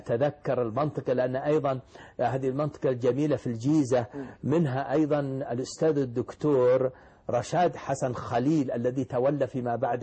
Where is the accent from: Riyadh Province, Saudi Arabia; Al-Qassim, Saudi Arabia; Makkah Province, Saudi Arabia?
Riyadh Province, Saudi Arabia; Riyadh; قلت أنا من الرياض